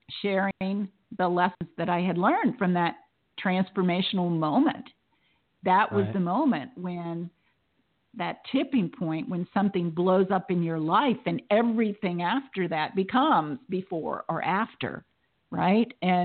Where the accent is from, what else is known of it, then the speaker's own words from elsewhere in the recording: the South, United States; And I grew up in the South, so we're all storytellers there.